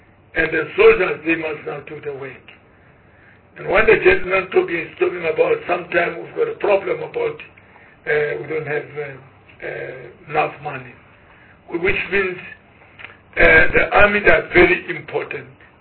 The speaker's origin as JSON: {"language": "English", "country": "South Africa", "said": "as a South African, all of us, to make sure our defense force to be as strong"}